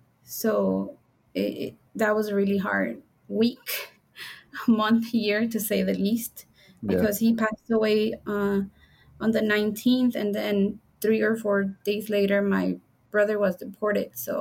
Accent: Honduras; now in United States; my older brother, the one that I came with from Honduras, he had been detained and was in immigration proceedings.

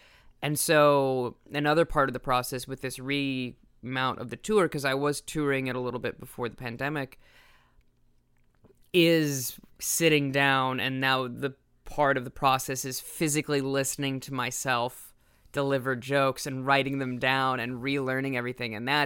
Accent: Midwest, United States; oh, I need to explain that I'm from the Midwest, for example

